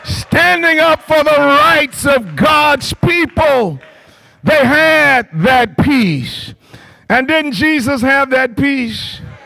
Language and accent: English; Georgia, United States; Where I grew up in Candler County, they used to sing a song